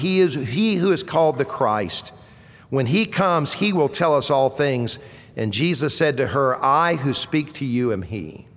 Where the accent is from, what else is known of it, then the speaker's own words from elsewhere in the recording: Columbia, United States; When I was growing up in Columbia